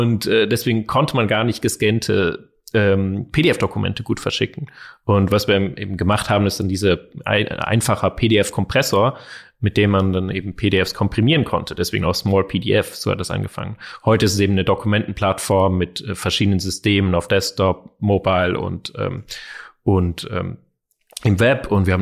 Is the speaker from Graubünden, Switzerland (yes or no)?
no; Zurich, Switzerland; Wir sind aufgewachsen in Zürich zusammen